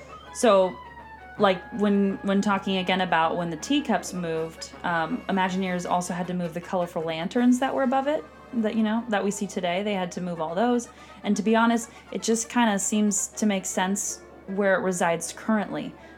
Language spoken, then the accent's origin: English; Vallejo, California, United States; born there; I was born in Vallejo, California.